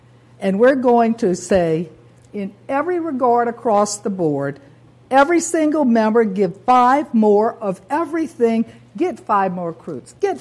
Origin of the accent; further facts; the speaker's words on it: Louisiana, United States; I'm from Louisiana.